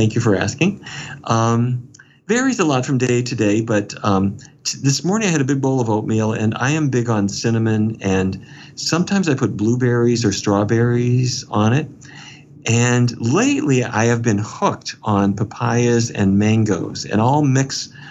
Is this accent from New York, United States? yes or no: no; Fargo, North Dakota, United States; When I was growing up in Fargo, North Dakota, every day was roast beef, baked potatoes, and corn